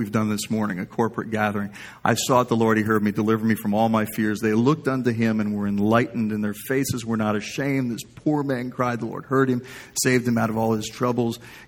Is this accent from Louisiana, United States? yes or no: no; Texas, United States; I mean, to me, food is food. I'm from Texas.